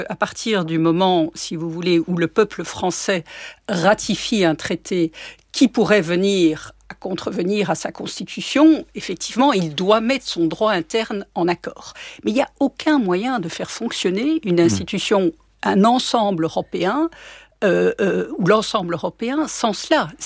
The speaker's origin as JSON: {"language": "French", "country": "Belgium", "said": "Alors, c'est vrai que moi, je suis belge, hein"}